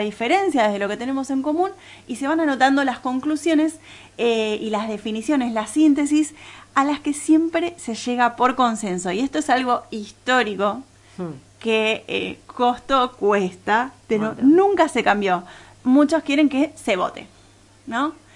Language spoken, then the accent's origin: Spanish; La Plata, Buenos Aires Province, Argentina; No me hables que soy platense y me lo perdí ese